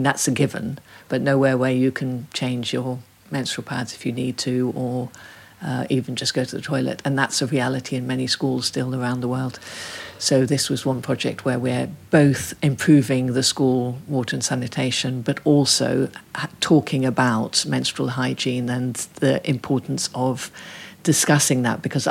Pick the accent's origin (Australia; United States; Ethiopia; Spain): Ethiopia; It's a really interesting country. And of course, I mean, I don't have a comparator. That's where I grew up.